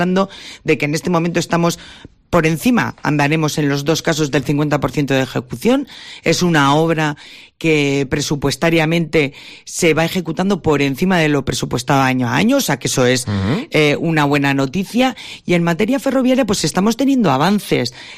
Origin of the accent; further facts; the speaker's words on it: La Rioja, Spain; yo, como riojana también